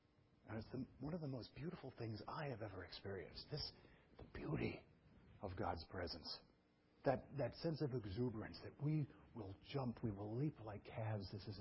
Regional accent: Brooklyn, New York, United States; I was raised in Brooklyn. I had no idea what honeysuckle was

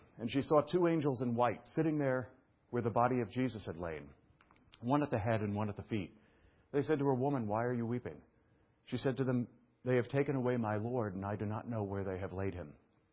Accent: Brooklyn, New York, United States; It's a big, fat, dysfunctional family that looks like something resembling what I grew up with in Brooklyn.

